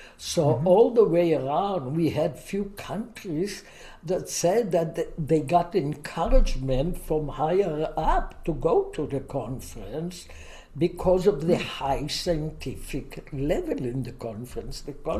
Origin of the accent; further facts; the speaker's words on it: Israel; English is a second language; when I opened my mouth with my accent, the people that live in the Middle East know immediately that I'm an Israeli